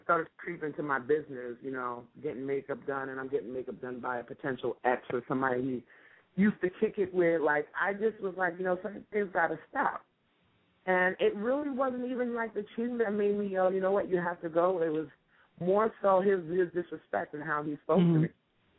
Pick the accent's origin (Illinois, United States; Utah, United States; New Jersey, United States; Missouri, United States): New Jersey, United States; Montclair; Small town growing up in Montclair, New Jersey, and I can shout it out. I'm definitely not ashamed of that.